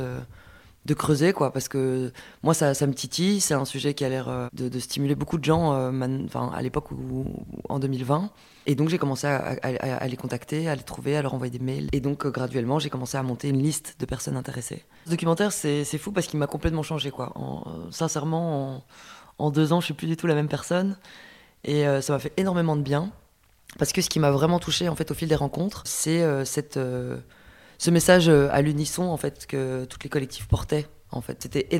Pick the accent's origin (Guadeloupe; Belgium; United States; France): Belgium; Brussels, Brussels-Capital Region; born there; Alors, moi, je suis née à Bruxelles. J'ai fait mes études à l'ULB.